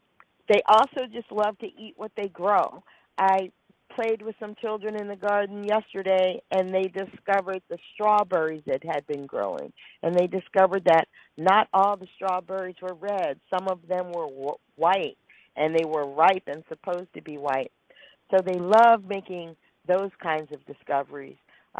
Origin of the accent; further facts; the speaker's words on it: Philadelphia, Pennsylvania, United States; now in Bay Area, United States; I am originally from Philadelphia, where there may be a certain diversity, but people tend to relate pretty singularly to their own folks. What I love about living in the Bay Area is that there's a little bit of everybody here